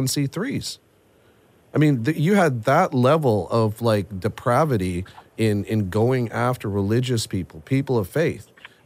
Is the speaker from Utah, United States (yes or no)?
no; Pittsburgh, Pennsylvania, United States; I mean, like, I grew up in Pittsburgh, right?